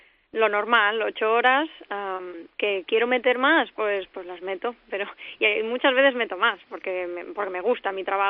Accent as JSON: {"language": "Spanish", "town": "Barcelona", "region": "Catalonia", "country": "Spain", "lives_now": "United States", "said": "Pues mira, yo soy de Barcelona."}